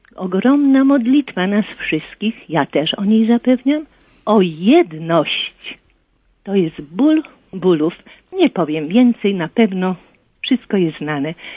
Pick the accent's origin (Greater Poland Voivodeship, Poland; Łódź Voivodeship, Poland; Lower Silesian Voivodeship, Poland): Łódź Voivodeship, Poland; Łódź; Jestem łodzianką z drugiego pokolenia. Na Kamieniu Łódzkim wychowana, ojciec, matka urodzeni i ja też. Moje dziecko też.